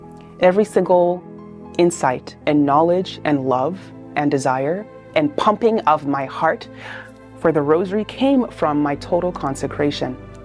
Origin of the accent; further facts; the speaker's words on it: Nigeria; I am Nigerian by origin. I am a cradle Catholic, last of five.